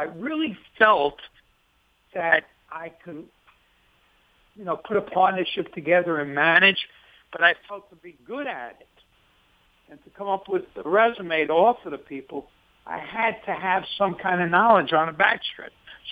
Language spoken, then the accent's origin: English; Brooklyn, New York, United States; growing up in Brooklyn, I really grew up with five families in one house, and we couldn't afford 50, I couldn't afford 50 cents to go horseback riding.